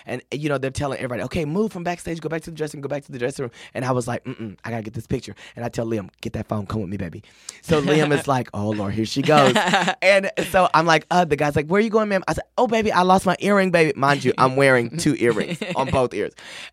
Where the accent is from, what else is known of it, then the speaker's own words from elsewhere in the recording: Texas, United States; like I'm from Texas, so in Dallas we have the American Airlines Stadium.